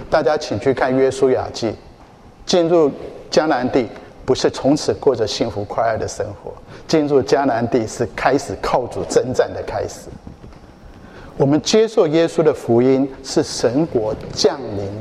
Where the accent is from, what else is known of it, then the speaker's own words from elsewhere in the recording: China; 我们中国人说，华人说，人之将去，其言也善。